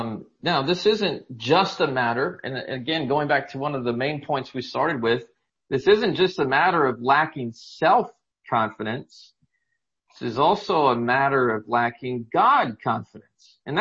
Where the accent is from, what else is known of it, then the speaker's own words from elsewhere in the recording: Indiana, United States; since I'm from Indiana, that's a pretty big Indiana movie.